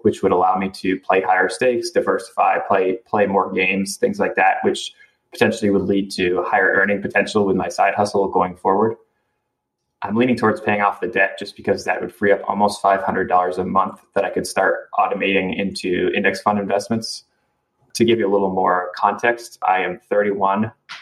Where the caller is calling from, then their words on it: Maine, United States; I'm calling from Maine.